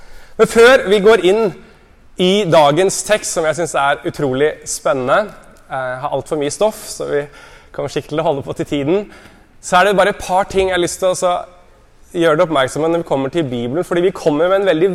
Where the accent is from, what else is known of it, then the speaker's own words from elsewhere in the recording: Grimerud, Innlandet, Norway; also born or lived in Oslo; nå bodde i Oslo, men nå vi flyttet tilbake en kilometer fra der jeg vokste opp på Grimerud